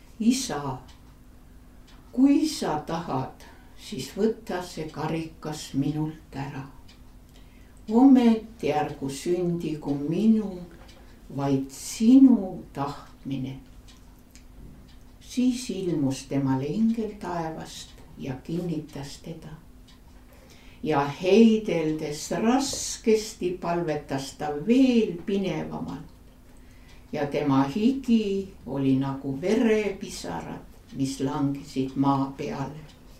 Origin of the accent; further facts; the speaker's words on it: Konguta, Tartu County, Estonia; Elasin ja kasvasin Tartu maal väike Konguta mõisas